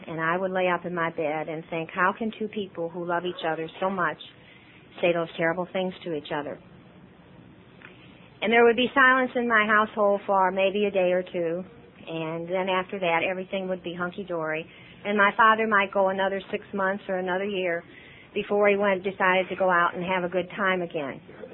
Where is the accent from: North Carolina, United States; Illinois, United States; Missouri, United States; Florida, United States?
Missouri, United States; St. Louis; born there; now in Kentucky, United States; I am not a native Kentuckian. I was born in St. Louis, Missouri.